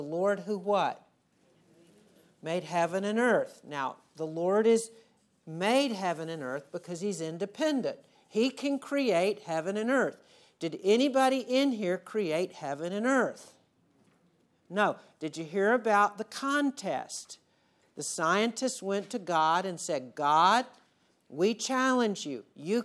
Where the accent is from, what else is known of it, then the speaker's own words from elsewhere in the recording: the South, United States; I grew up, obviously, not in Chicago. I grew up in the South.